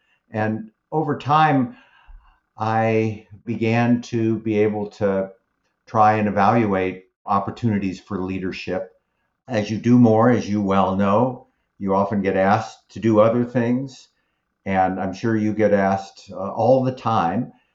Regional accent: Midwest, United States; I grew up in the Midwest, a family that had no academics or medical folks.

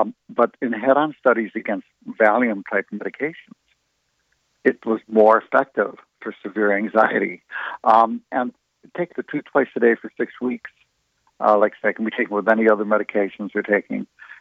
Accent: Cleveland, Ohio, United States; Because I grew up in Cleveland, Ohio, in a concentration camp family

